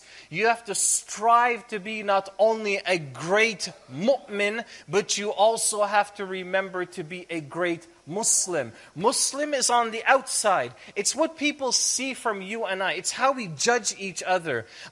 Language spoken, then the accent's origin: English; Toronto, Ontario, Canada; I know what it feels like. I'm from Toronto. I'm from Canada. So I live the same culture and the same lifestyle that you do.